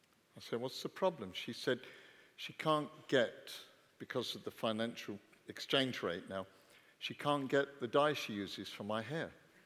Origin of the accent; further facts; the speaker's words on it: England, United Kingdom; Now, I was brought up in England. And as an Englishman, I learned from an early age